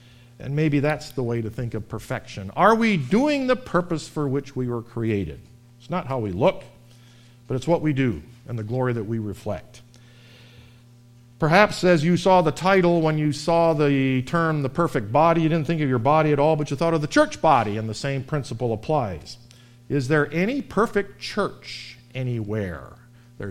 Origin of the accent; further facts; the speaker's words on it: Buffalo, New York, United States; which I'm from Buffalo. I'm used to this.